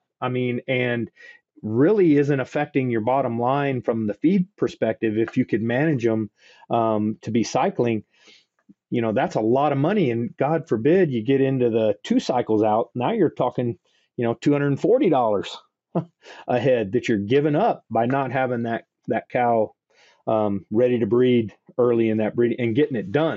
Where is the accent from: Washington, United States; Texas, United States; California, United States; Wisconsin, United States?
Texas, United States; also born or lived in Kentucky; now in Oregon, United States; Yeah, no, I grew up in South Central Texas, Texas Hill Country.